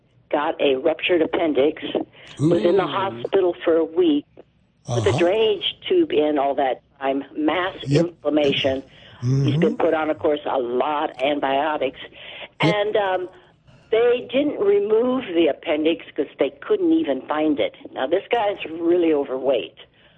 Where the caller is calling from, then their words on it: Idaho, United States; Idaho, where it's 15 degrees and beautiful sunny skies.